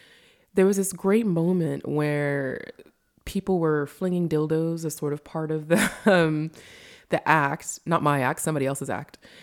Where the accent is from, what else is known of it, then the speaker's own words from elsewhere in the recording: United States; No, I was born and raised in the States, and we moved around frequently, like every 3 years within the States.